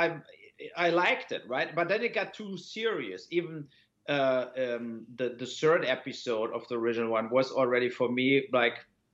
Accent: Cologne, North Rhine-Westphalia, Germany; English is a second language; It's actually from my hometown, Cologne.

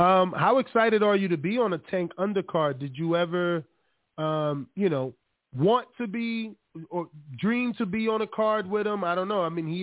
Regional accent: East Coast, United States; moved away; I come from a small – I'm originally from the East Coast, so I'm from a big town. But then I moved to a nice small town with a lot of space, and then I had to move here for this job

